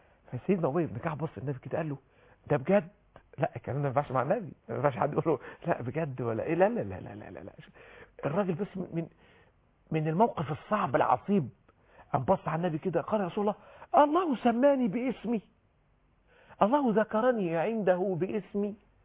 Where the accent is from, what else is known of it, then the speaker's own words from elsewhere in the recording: Egypt; احنا عندنا دايما كده في الريف عندنا في مصر في الفلاحين يقولوا